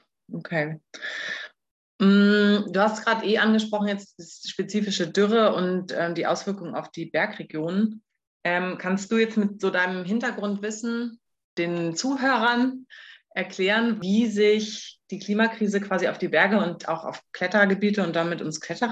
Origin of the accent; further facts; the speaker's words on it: Northern Germany, Germany; ich komme aus Norddeutschland